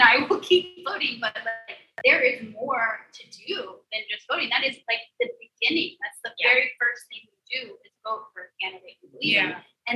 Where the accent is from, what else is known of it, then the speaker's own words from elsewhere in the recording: Louisiana, United States; we're not from New Orleans, we're from Lafayette, New Iberia, Opelousas, Crowley, like that's where we're from.